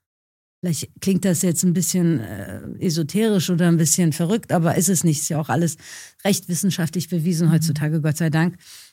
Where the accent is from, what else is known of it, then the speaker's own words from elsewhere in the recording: Iran; now in Germany; Ich komme aus dem Iran